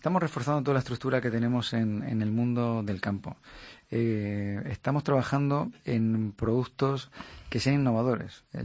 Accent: Abarán, Region of Murcia, Spain; also born or lived in Granada; Nací en Granada. Y he tenido la suerte de criarme, he pasado una parte de mi vida en un pueblecito, donde mi padre era pediatra, Abarán.

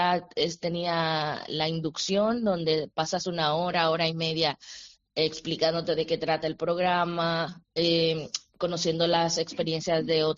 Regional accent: Dominican Republic; moved away as an adult; now in Barcelona, Spain; Bueno, yo vengo de República Dominicana, es primera vez que iba a salir de mi país para hacer una subespecialidad.

